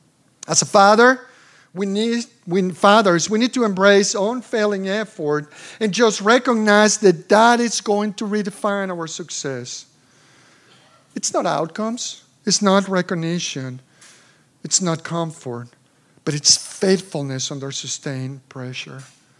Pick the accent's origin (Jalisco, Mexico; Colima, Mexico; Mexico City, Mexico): Mexico City, Mexico; English is a second language; I remember growing up in Mexico City, we didn't have the resources that the American church has.